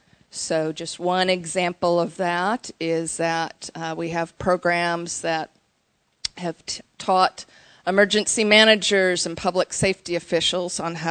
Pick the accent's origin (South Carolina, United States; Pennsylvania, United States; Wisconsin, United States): Wisconsin, United States; now in Norman, United States; I came down in 1987, and I stayed. Actually, I came originally from Wisconsin, and my intent was to go back, and I married an Oklahoman